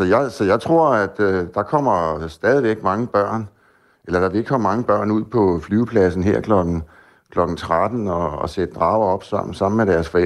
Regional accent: Copenhagen, Capital Region, Denmark; now in Ærø, Denmark; nu er jeg ikke selv ærøboer, så jeg er ikke den bedste til at vurdere det. Jeg kommer fra København, jeg kom herover for 6 år siden, så jeg har også indimellem svært ved at forstå, når man sådan virkelig hører ærøsk dialekt.

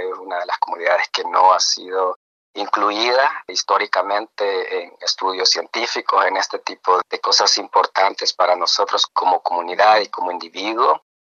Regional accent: El Salvador; soy salvadoreño.

